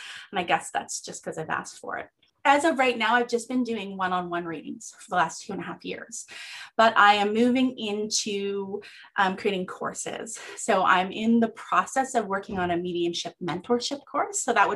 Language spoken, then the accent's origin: English; Atlantic Canada, Canada; I'm a military spouse. We are currently based out of southeastern Ontario, but I was born and raised on the East Coast.